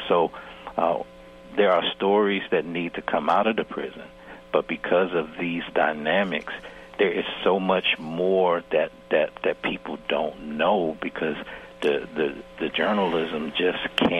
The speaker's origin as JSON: {"language": "English", "region": "the South", "country": "United States", "said": "I'm originally from the South and have worked as a reporter in North Carolina, and so I was somewhat familiar with the eugenics program in North Carolina."}